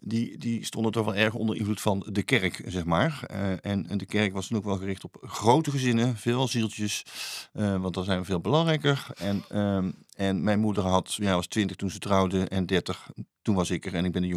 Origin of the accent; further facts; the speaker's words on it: North Brabant, Netherlands; born there; Ja, ik kom van origine. Ik ben geboren in West-Brabant, in een klein dorpje. Wauw, dat ligt tussen Roosendaal en Bergen-op-Zoom.